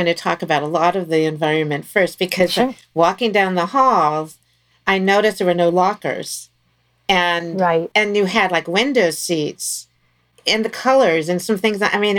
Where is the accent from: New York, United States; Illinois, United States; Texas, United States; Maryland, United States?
Maryland, United States; I do have to say, I grew up in Maryland and I played duck pin bowling. So it was for me like going home.